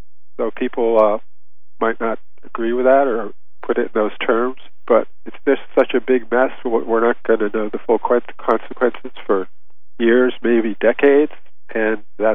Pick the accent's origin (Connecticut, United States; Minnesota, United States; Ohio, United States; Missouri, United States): Connecticut, United States; I'm originally from Connecticut, southeastern Connecticut, where the Millstone nuclear plants are